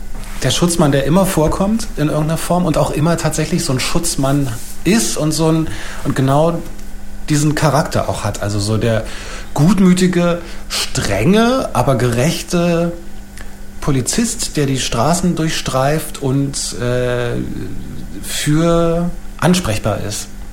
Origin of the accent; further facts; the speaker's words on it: Berlin, Germany; Ach nee, als Berliner sagt man ja nicht nämlich, sondern nämlich.